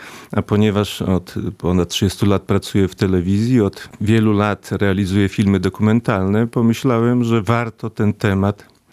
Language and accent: Polish; Koszele, Podlaskie Voivodeship, Poland; Ja pochodzę ze wsi Koszele, mama pochodziła ze wsi Paszkowszczyzna.